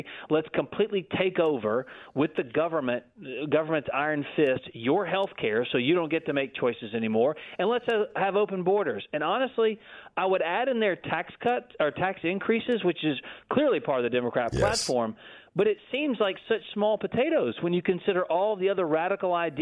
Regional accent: the South, United States; Well, it might just be also because I'm from the South.

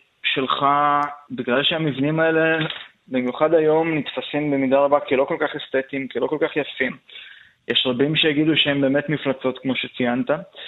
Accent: Beersheba, Southern District, Israel; שגדלתי בבאר שבע, ובאר שבע היא בירת הברוטליזם הישראלי.

